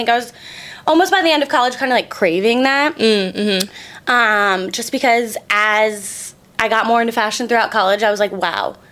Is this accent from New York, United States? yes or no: no; Indiana, United States; I'm from Indiana. Grew up there. Went to Indiana University.